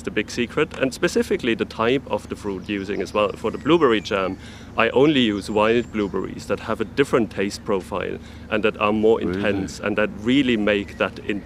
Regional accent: Germany; English is a second language; moved away as an adult; now in Ireland; I'm not from Ireland originally. I'm from Germany. I've been living in Ireland for around 5 years

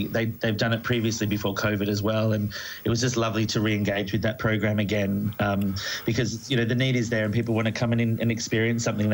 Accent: Melbourne, Victoria, Australia; now in Belfast, United Kingdom; It is. I moved from Melbourne to come directly into Belfast.

